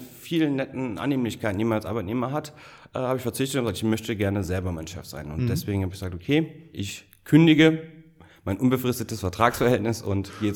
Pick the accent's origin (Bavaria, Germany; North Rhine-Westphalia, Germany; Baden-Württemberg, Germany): North Rhine-Westphalia, Germany; Stolberg; born there; bin gebürtiger Stolberger aus der Aachener Region also.